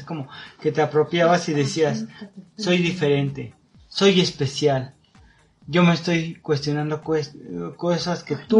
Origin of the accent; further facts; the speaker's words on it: Mexico; como comunidad mexicana